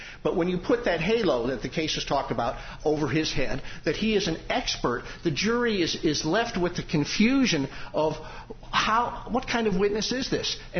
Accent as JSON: {"language": "English", "town": "Indianapolis", "region": "Indiana", "country": "United States", "said": "I'm a lawyer from Indianapolis, Indiana"}